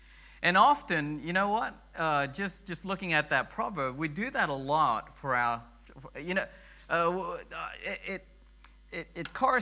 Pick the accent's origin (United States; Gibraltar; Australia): Australia; Sydney, New South Wales; I grew up in Sydney. We went to Wollongong a lot.